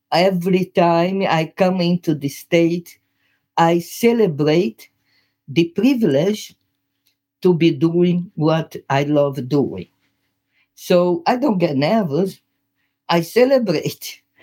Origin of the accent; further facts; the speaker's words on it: Brazil; accent: Brazilian; English is a second language; My accent, okay? You guys there listening to it, you might have a bit of a problem to adjust your ear to this Brazilian accent.